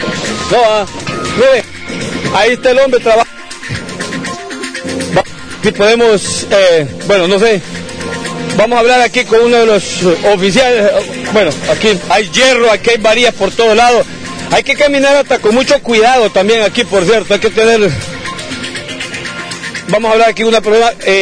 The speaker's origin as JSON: {"language": "Spanish", "town": "Minas de Oro", "region": "Comayagua", "country": "Honduras", "tie": "born or raised there", "said": "como dicen en mi pueblo, en Minas de Oro, Comayagua."}